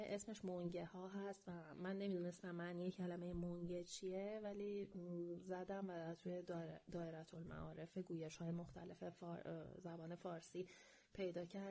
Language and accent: Persian; Iran; از اونجایی که ما ایرانی هستیم و در جبر جغرافیایی ما در جایی از کره زمین به دنیا اومدیم